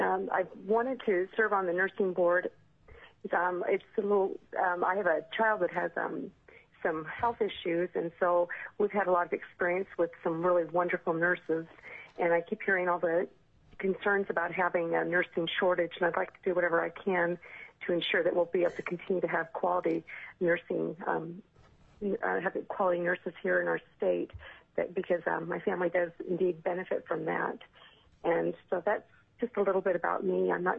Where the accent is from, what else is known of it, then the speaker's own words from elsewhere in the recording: Anchorage, Alaska, United States; now in Palmer, United States; I reside in Palmer, Alaska. I grew up in Anchorage, and we moved out into the valley about 18 years ago.